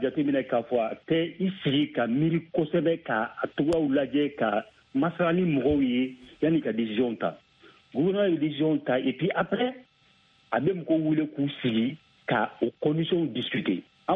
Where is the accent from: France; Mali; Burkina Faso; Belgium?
Mali; on est des Maliens musulmans, on est des Balibans